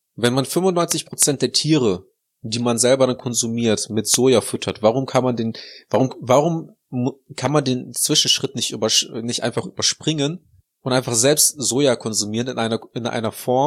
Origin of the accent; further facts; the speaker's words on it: Heinsberg, North Rhine-Westphalia, Germany; Ja, zum Beispiel da, wo ich herkomme, schon.